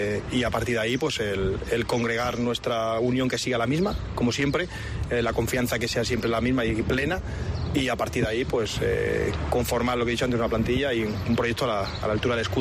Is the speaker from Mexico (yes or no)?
no; Extremadura, Spain; Me llamó en su día y creo que somos extremeños.